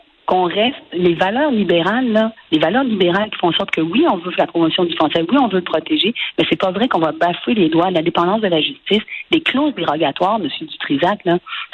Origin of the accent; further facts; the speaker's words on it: Quebec, Canada; Pourquoi moi, je le sais, c'est ma ville natale, je le sais quand je vais au centre-ville puis on n'est pas capable de se servir en français